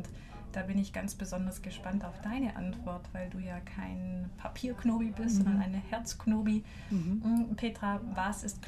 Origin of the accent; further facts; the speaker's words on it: Friedrichshafen, Baden-Württemberg, Germany; ich bin in Friedrichshafen groß geworden, ich verbinde das mit meiner Kindheit.